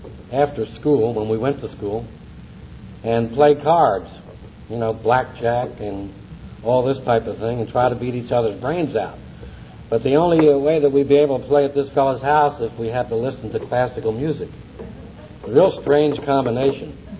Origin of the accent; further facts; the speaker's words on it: New York, United States; also born or lived in Philadelphia; And when we were growing up around New York and Philadelphia